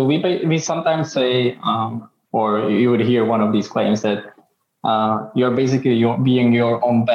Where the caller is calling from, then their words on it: Prague, Czechia; Based in Prague, Czech Republic, yes.